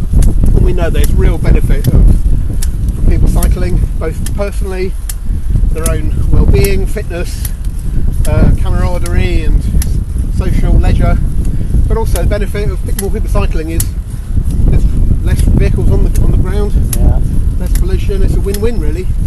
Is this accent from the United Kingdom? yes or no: yes; South East England, United Kingdom; I'm from Surrey, so just a couple of counties over.